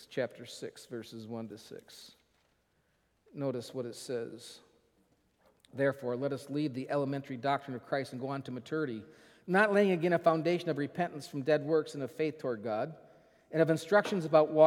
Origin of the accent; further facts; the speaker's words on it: Michigan, United States; Growing up in Michigan, we often would go canoeing on some of the rivers, especially the Osabo River. It's very well known in Michigan.